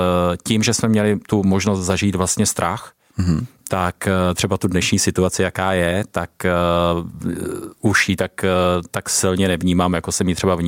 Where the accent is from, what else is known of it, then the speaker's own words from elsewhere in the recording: Prague, Czechia; pocházím z Prahy, narodil jsem se v Praze